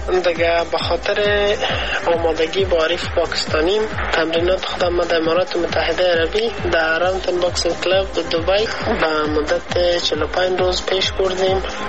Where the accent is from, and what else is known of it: Afghanistan